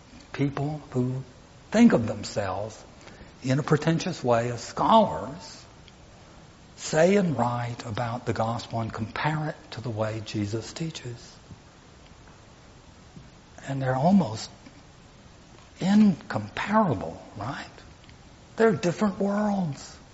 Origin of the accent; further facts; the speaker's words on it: La Follette, Tennessee, United States; I grew up in La Follette.